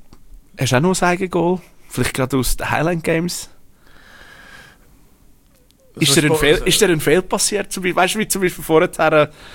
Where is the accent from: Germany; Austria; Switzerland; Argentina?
Switzerland; Ja, also wenn ich als Schweizer muss, sage ich